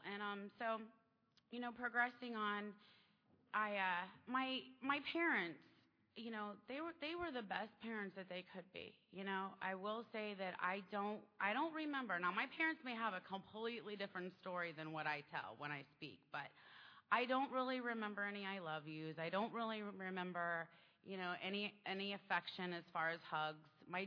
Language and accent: English; Winter Park, Florida, United States; born there; So, I was born here in Florida. I was born in 1971 in Winter Park.